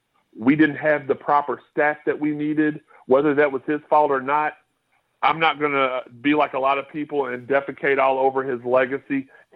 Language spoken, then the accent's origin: English; Louisville, Kentucky, United States; Now, I started watching Jerry Lawler a lot sooner than I did Hulk Hogan because we didn't have cable here in the backwoods of Louisville at that point.